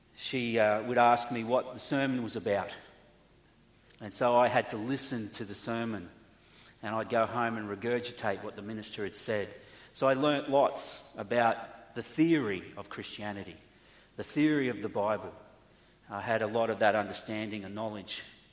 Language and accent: English; Mount Gravatt, Queensland, Australia; We grew up in Housing Commission area in Mount Gravatt, which I didn't think was a poor area until I grew up and found out it was a poor area.